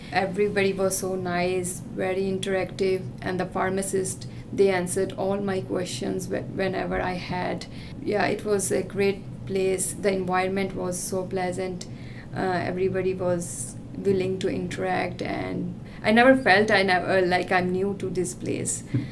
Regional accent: Punjab, India; I am from Punjab, north part of India, and it's closer to the capital of India, which is Delhi. It's like 5 hours drive.

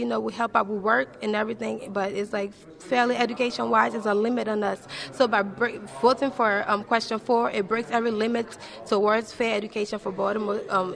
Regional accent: Liberia; moved away; Yeah, I came from Liberia. I fled Liberia due to civil war, and I came here like about 10 years ago, and I was granted political asylum from Liberia to come here to further my education

